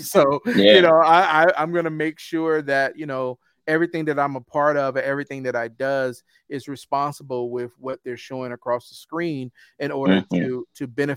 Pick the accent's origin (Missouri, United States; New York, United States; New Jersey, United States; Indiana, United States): Indiana, United States; Because I'm from Indiana.